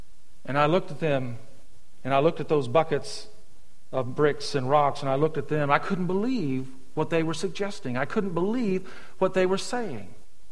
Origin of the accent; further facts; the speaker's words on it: the South, United States; I was raised in the South.